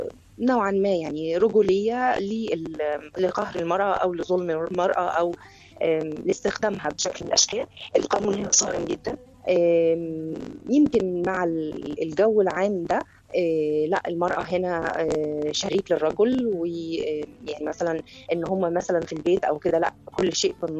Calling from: Belgium; أنا بكلمك من بلجيكا.

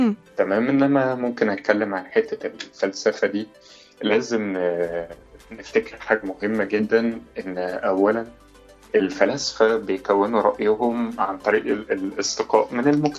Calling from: Cairo, Cairo Governorate, Egypt; من القاهرة.

